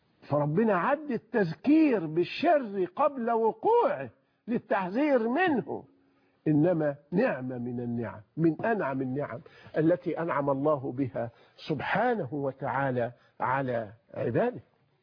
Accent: Egypt; احنا عندنا في مصر لما اقول لك خلي الحاجه دي

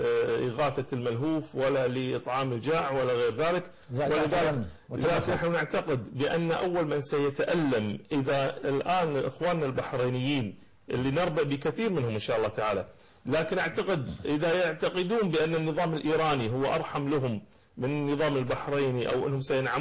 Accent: Kuwait

